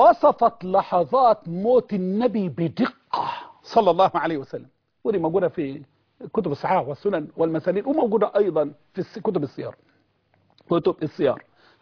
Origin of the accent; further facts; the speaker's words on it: Egypt; احنا عندنا في مصر